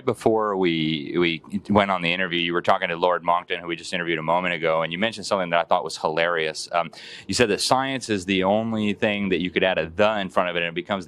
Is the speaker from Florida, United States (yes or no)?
yes; Miami, Florida, United States; I'm from Miami. They say my city's going to be flooded.